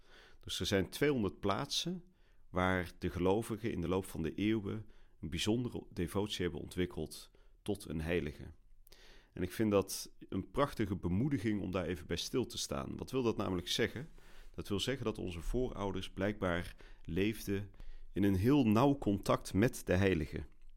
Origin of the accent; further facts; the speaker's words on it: 's-Hertogenbosch, North Brabant, Netherlands; Ik kom zelf uit Brabant, ik ben geboren in Den Bosch.